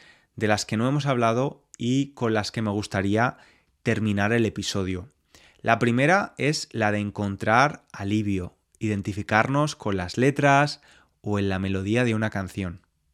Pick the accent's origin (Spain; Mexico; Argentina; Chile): Spain; born there; Yo soy católico porque nací en España, en una familia de tradición católica. Sin embargo, no soy practicante.